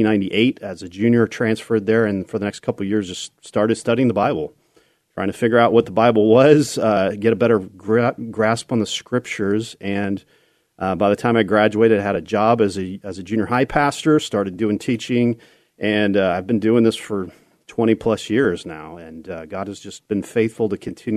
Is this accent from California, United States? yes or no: yes; Newcastle, California, United States; also born or lived in Sacramento / Auburn; Yeah, I was born in Sacramento here, and grew up in Newcastle and Auburn primarily.